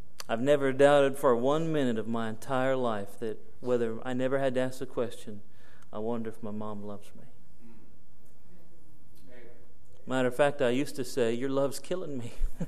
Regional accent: Jasonville, Indiana, United States; also born or lived in Bloomington, Indiana; I'm thankful that I was born in Bloomington, Indiana. I'm thankful that my family moved to Greene County, Indiana. I love having grown up in Jasonville, Indiana.

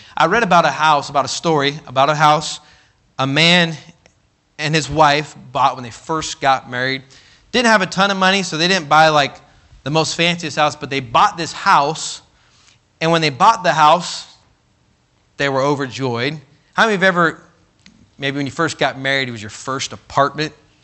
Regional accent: California, United States; All right, I know I'm from California, but let's come on now.

